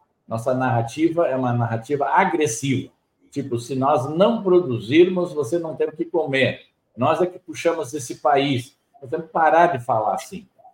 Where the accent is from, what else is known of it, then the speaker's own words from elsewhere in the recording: Brazil; Como brasileiros, nós não podemos ser descrentes no nosso país, né?